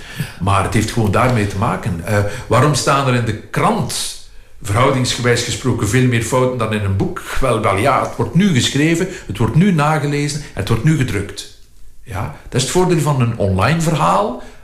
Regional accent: Ghent, Flanders, Belgium; Ik krijg daar in Gent, waar ik vandaan kom, noemen we dat kikkenvlees.

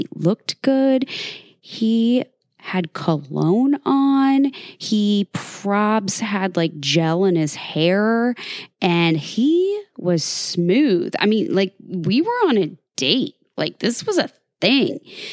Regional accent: Sedalia, Missouri, United States; In my hometown of Sedalia, Missouri, when my cousin Mandy and I were fourth graders at Whittier Elementary, we met a new boy.

